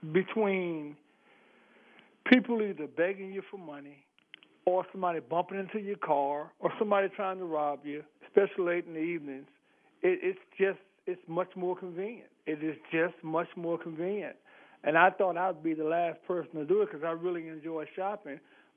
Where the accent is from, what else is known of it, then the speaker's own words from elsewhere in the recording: New Orleans, Louisiana, United States; Listen, growing up in New Orleans, we used to have it. Bombs, food store right there on Tulane Avenue